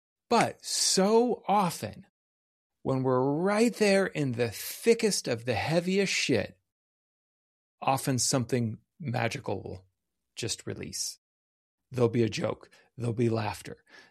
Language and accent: English; Midwest, United States; I'm from the Midwest.